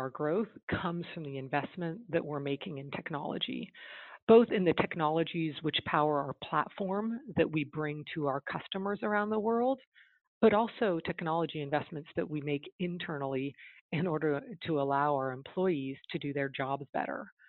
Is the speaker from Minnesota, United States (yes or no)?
no; California, United States; growing up in the Bay Area at that time, you know, we were sort of, we were just surrounded by technology.